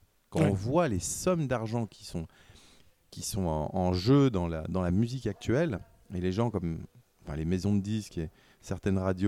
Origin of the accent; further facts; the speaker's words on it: Geneva, Switzerland; À Genève, et je parle de Genève parce que je suis genevois